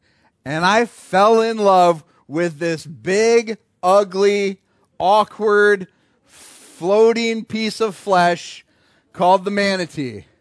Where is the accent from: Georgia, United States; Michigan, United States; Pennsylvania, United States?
Michigan, United States; Kalamazoo; You know, I grew up over in the Kalamazoo area.